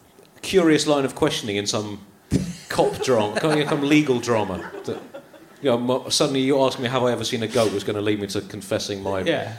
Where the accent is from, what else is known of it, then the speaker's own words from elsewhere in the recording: Tunbridge Wells, South East England, United Kingdom; I grew up in Tunbridge Wells